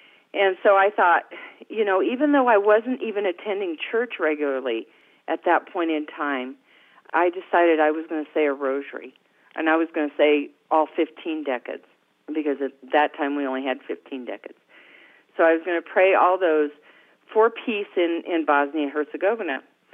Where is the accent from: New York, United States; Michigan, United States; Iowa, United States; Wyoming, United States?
Wyoming, United States; Laramie; I played a child from Fatima in a parade in my hometown of Laramie